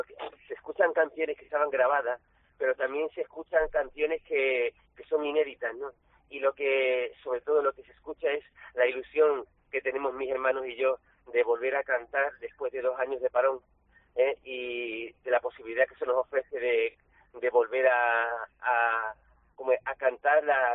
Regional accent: Andalusia, Spain; siendo yo andaluz

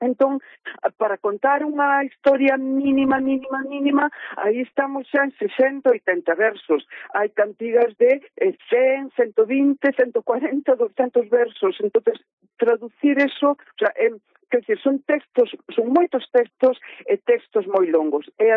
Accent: Galicia, Spain; eu creo que como galegos non somos conscientes do valor das cantigas

